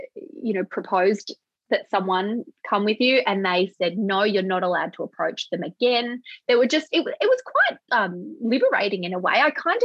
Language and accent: English; Melbourne, Victoria, Australia; We're from Melbourne